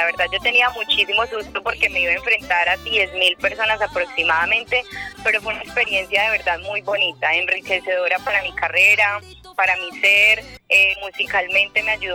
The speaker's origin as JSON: {"language": "Spanish", "town": "Envigado", "region": "Antioquia", "country": "Colombia", "said": "Y yo no, soy paisa, pero paisa, paisa, yo soy de Medellín, envigadeña."}